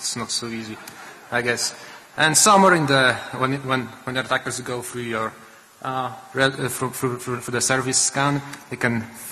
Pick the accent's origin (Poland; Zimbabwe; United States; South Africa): Poland; Hey, I'm from Poland.